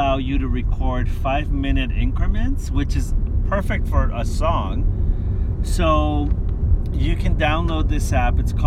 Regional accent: Los Angeles, California, United States; No. Unfortunately, we're not, but we're from Los Angeles.

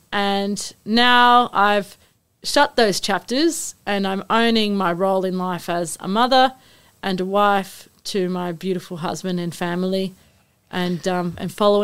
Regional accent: Darwin, Northern Territory, Australia; I'm a Darwin-born Greek, part of the Greek community, as I've mentioned. And I grew up in Darwin. I went to school here locally

